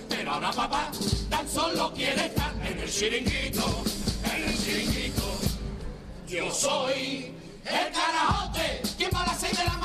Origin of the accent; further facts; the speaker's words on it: Cádiz, Andalusia, Spain; Yo me siento gaditano.